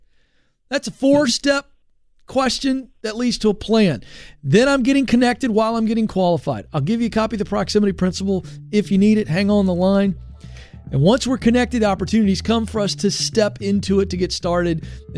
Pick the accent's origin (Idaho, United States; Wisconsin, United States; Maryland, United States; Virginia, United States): Virginia, United States; because I grew up in Virginia where there was a 7-Eleven on every corner